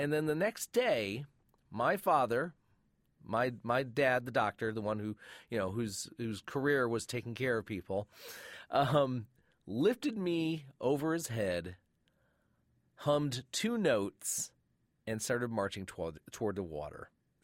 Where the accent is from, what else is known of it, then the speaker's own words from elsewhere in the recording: Flint, Michigan, United States; I grew up in Flint, Michigan.